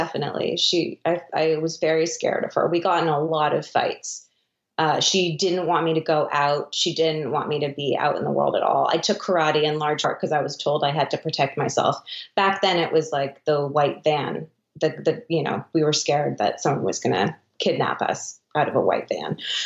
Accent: Vancouver, British Columbia, Canada; It was Vancouver. Vancouver

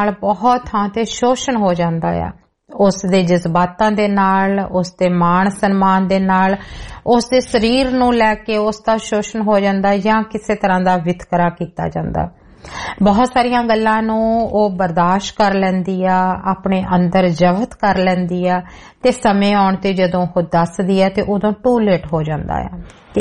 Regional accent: Punjab, India; moved away; ਜਿਨ੍ਹਾਂ ਸਮਿਆਂ ਦੇ ਵਿੱਚ ਮੈਂ ਪੰਜਾਬ ਛੱਡਿਆ ਆ ਅੱਜ ਤੋਂ 30 ਵਰੇ ਪਹਿਲਾਂ

